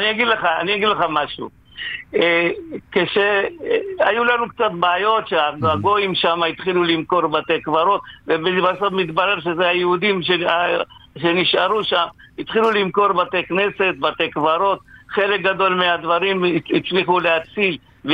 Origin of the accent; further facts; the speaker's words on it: Chendamangalam, Kerala, India; הצ'נמנגרם שלי שאני גרתי בה, היו ארבעת הדתות. האינדים והנוצרים, ורחוב אחד יהודים בבית כנסת, רחוב אחד הנוצרים עם כנסייה, רחוב אחד מוסלמים